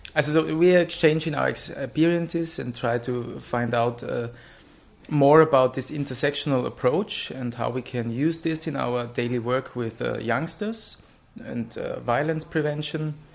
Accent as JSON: {"language": "English", "town": "Graz", "region": "Styria", "country": "Austria", "second_language": "English", "said": "Graz, Austria, and from the Men's Counseling Center in the city of Graz."}